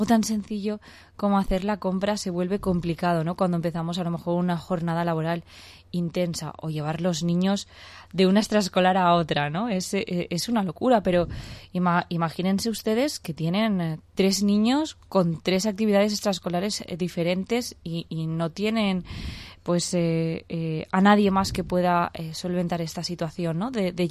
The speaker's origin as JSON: {"language": "Spanish", "town": "Les Alqueries", "region": "Valencian Community", "country": "Spain", "said": "que yo soy de Les Alquerías"}